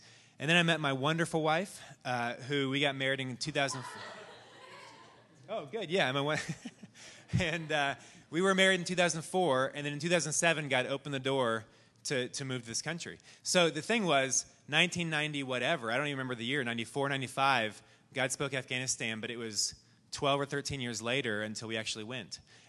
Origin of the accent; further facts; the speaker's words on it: Phoenix, Arizona, United States; But so, yes, I was born in Arizona here and love Phoenix. Even coming back now, I just thought this is such a beautiful place. Even though I lived here up till I went to college, it just strikes me how beautiful it is.